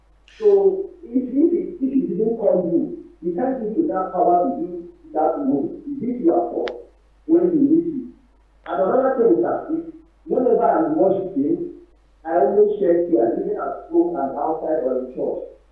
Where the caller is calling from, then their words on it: Germany; from Germany. I'm online from Germany.